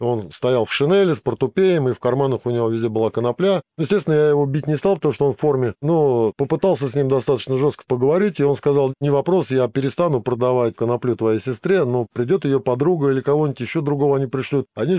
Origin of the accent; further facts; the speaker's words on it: Moscow, Russia; В общем, я москвич, родился в Москве